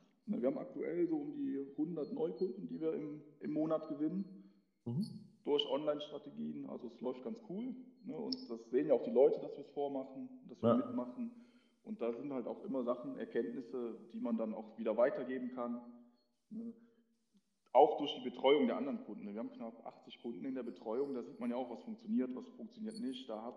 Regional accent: Eschweiler, North Rhine-Westphalia, Germany; Ich komme hier aus Eschweiler, Aachen. Also hier, ja, schon Rheinland.

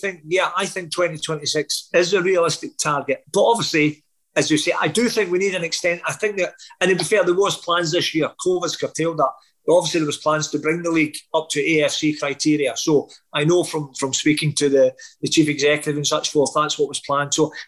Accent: Glasgow, Scotland, United Kingdom; born there; Obviously, my parents were Irish. I played for Ireland because I, as much as I'm, you know, where I was born in Glasgow, we were brought up in Irish culture

